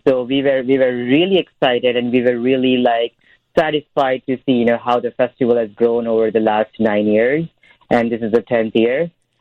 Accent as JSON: {"language": "English", "country": "India", "tie": "born or raised there", "lives_now": "Chicago, United States", "said": "So I was born and raised in India"}